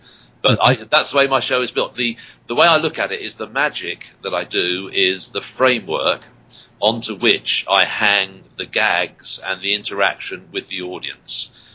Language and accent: English; United Kingdom; now in United States; I do a lot of stuff about being a Brit living in America